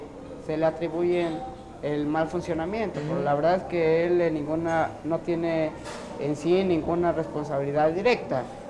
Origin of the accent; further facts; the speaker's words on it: Santiago Tuxtla, Veracruz, Mexico; Soy nativo de aquí de Santiago Tuxtla y vivo en el barrio de la Octava Manzana.